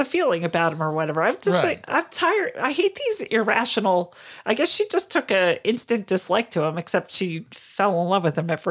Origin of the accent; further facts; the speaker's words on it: New York, United States; Yeah, I'm a New Yorker.